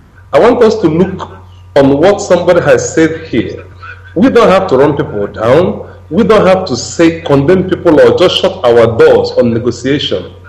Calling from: Pakistan; I'm calling from Pakistan.

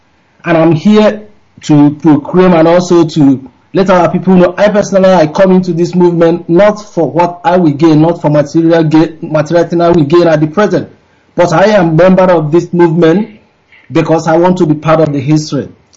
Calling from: United Arab Emirates; I am calling from United Arab Emirates.

